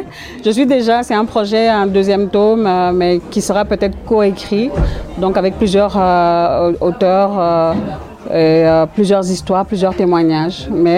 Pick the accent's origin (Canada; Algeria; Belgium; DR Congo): Belgium; also born or lived in Congo; Je suis née au Congo, mais à 3 ans, mon père a eu une bourse d'études pour venir en Belgique faire sa thèse de doctorat en géographie.